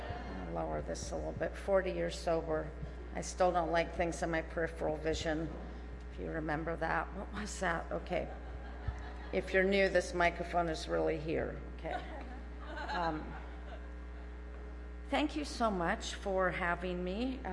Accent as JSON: {"language": "English", "town": "Santa Cruz", "region": "California", "country": "United States", "tie": "born or raised there", "said": "I was born not too far from here. I was born and raised in Santa Cruz and on the Monterey Bay."}